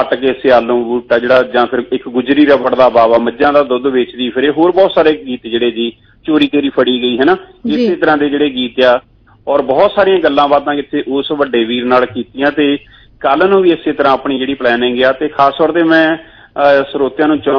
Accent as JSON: {"language": "Punjabi", "town": "Kohala", "region": "Punjab", "country": "India", "tie": "born or raised there", "said": "ਮੇਰਾ ਪਿੰਡ ਕੋਹਾਲਾ ਤੇ ਬਿਲਕੁਲ ਅਠੌਲਾ ਅਠੌਲੇ ਦੇ ਨਾਲ ਦੇਸਰਪੁਰ ਆ ਜੀ"}